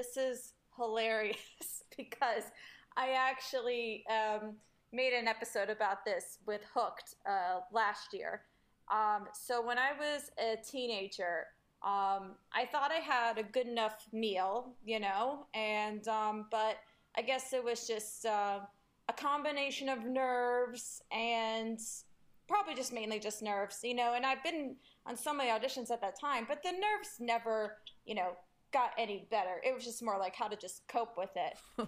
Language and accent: English; Atlanta, Georgia, United States; So I got into it because growing up, I grew up in Atlanta, and my mom would take me to see shows at the local theater there